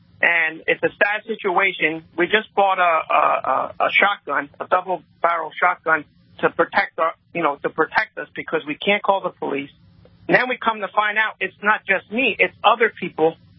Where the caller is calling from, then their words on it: North Port, Florida, United States; I'm calling from Northport, Florida. I live in a Democrat city.